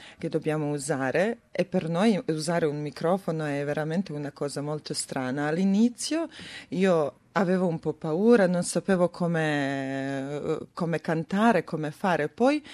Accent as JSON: {"language": "Italian", "country": "Serbia", "second_language": "Italian", "said": "Io, essendo serba, ho anche vissuto un momento di guerra."}